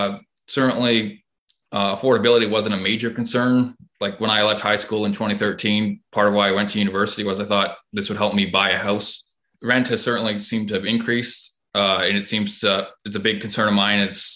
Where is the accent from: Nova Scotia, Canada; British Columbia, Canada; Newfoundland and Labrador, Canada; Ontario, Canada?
Ontario, Canada; Hamilton; I'm from Hamilton, Ontario, and I'm 27.